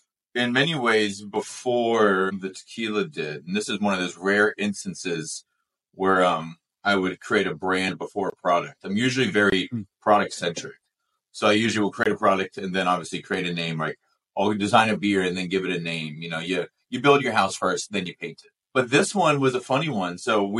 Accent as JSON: {"language": "English", "region": "Georgia", "country": "United States", "tie": "born or raised there", "said": "Made some wine, oddly enough, in my home state of Georgia over at Chateau Lawn"}